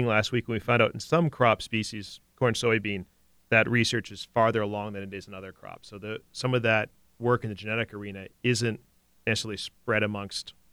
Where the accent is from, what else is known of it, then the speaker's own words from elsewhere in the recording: Ohio, United States; So I grew up in Northwest Ohio where you see a lot of drainage dishes.